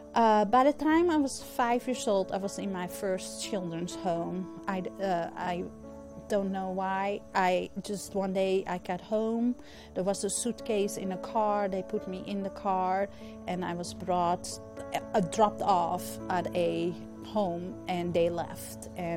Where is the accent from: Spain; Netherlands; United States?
Netherlands; Amsterdam, North Holland; born there; English is a second language; Well, I was born in Amsterdam in a blue-collar neighborhood where everybody just kind of drank.